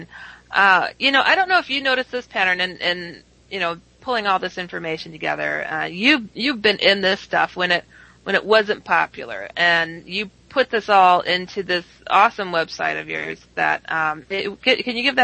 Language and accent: English; Wisconsin, United States; I've seen a lot of UFO groups in my home state alone of Wisconsin just fall apart more recently